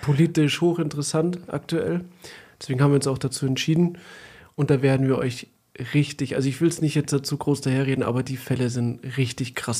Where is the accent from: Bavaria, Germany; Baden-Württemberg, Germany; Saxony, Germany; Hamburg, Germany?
Bavaria, Germany; Munich; Ich bin ursprünglich Münchner. Ich bin hier aufgewachsen, bin dann zum Studieren nach Augsburg gegangen und bin jetzt seit 11 Jahren als Strafverteidiger tätig. Bin mittlerweile 39 Jahre alt.